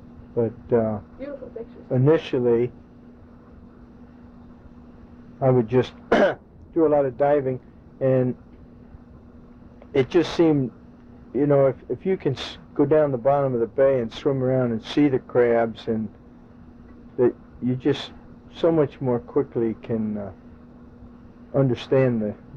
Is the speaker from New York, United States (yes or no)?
no; New Jersey, United States; but as a kid growing up in New Jersey, it was so hot in the summer, we just would always go down to the Musquapsink River and swim in the river